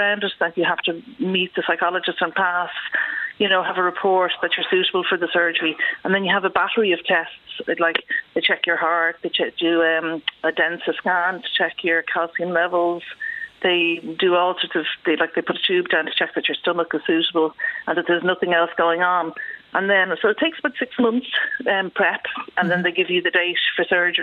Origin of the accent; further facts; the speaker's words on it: Dublin, Leinster, Ireland; I'm from Dublin, but I went